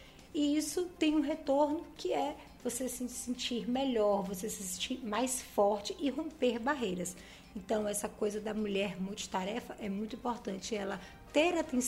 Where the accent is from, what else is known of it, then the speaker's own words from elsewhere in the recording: Canavieiras, Bahia, Brazil; born there; also born or lived in Salvador / Rio de Janeiro; now in Ilhéus, Brazil; Eu nasci em Canavieiras, né? Mas morei em Salvador, no Rio de Janeiro. Me formei no Rio de Janeiro. E logo em seguida vim morar aqui em Ilhéus.